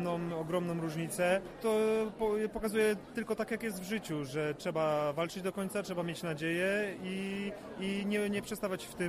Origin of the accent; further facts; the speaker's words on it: Gorzów Wielkopolski, Lubusz Voivodeship, Poland; Gorzów to moja mała ojczyzna. Powróciłem tutaj po dłuższym okresie niebytności.